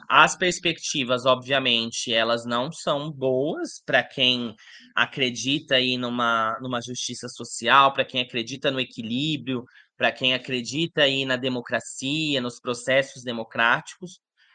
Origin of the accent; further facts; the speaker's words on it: Brazil; mas principalmente enquanto brasileiros, pensar nessas questões de imigração para Portugal